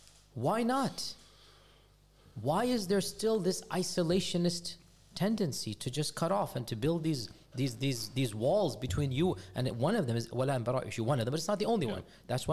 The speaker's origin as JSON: {"language": "English", "country": "United States", "said": "allow me to be blunt because I'm an American, I have an excuse, we're less than 1%."}